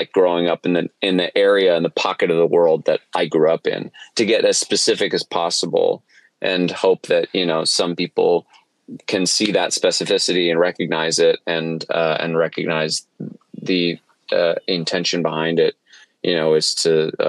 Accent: Ithaca, New York, United States; And I wrote it about my hometown, about Ithaca, New York, about upstate New York, about central New York.

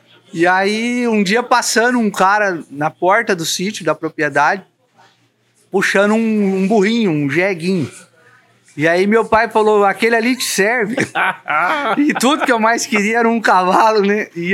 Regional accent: São Paulo, Brazil; Como eu sou do estado de São Paulo, a gente tem um número muito grande lá de quarto de milha

